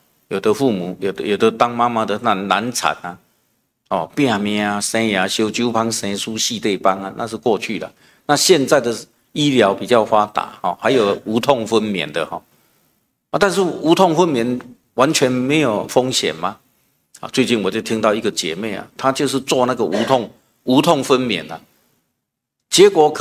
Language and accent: Chinese; Taiwan; 我们台湾话有一句话说放惊飞啊，蛋惊死啊